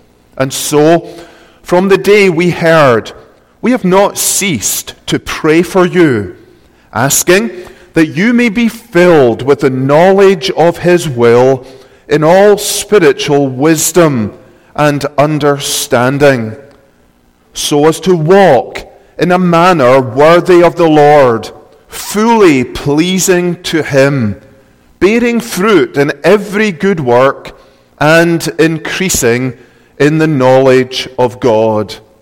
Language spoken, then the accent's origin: English; Scotland, United Kingdom; now in United States; I come from Scotland, as you might have guessed. Came here from Scotland in 2007